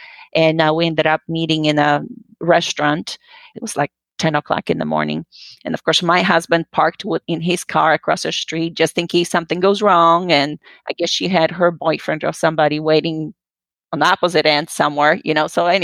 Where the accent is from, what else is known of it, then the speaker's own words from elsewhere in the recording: Poland; I grew up in Poland.